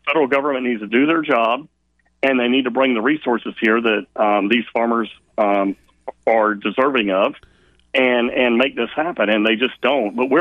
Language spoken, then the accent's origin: English; United States; Well, I'm an American, and I've lived here 58 years, and I want my family to grow up with the American dream that I grew up